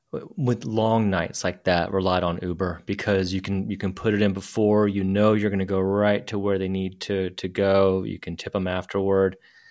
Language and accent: English; United States; I'm an American.